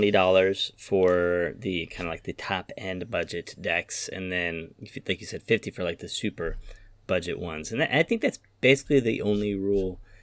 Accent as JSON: {"language": "English", "region": "Tokyo", "country": "Japan", "said": "I'm from the Tokyo area of Japan"}